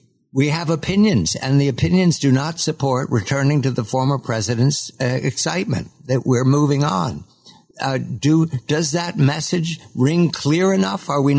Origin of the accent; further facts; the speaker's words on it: Philadelphia, Pennsylvania, United States; I grew up in Philadelphia. I was much at the Liberty Bell as a child.